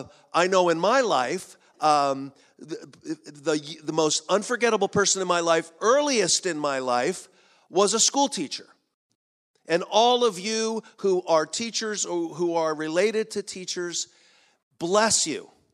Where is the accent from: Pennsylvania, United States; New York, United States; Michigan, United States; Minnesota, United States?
Pennsylvania, United States; Philadelphia; And growing up in Philadelphia, my strongest memory of celebrating my birthday as a child is that my mother would provide for me a day-old 4th of July birthday cake